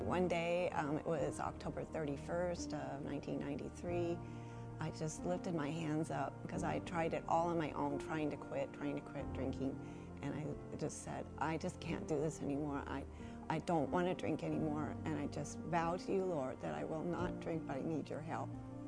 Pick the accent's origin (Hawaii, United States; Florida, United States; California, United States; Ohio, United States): California, United States; I grew up in California.